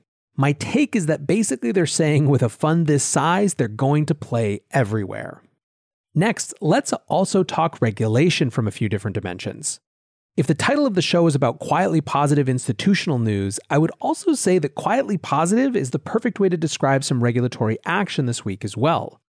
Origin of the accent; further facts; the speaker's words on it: New York, United States; But as a New Yorker who lives in the shittiest US state regime around crypto, I will absolutely take it.